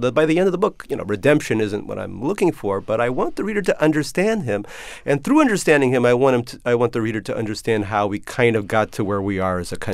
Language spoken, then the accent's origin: English; Queens, New York, United States; So, you know, I grew up poor myself in Queens, just like Barry did, in the same neighborhood.